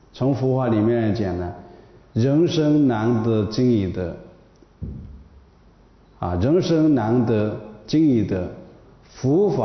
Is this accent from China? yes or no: yes; China; 我们作为中国人啊，要感觉到很骄傲、 很自豪